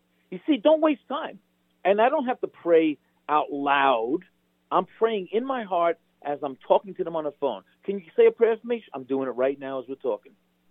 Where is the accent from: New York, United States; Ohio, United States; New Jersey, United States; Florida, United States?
New Jersey, United States; How you doing? I'm from New Jersey.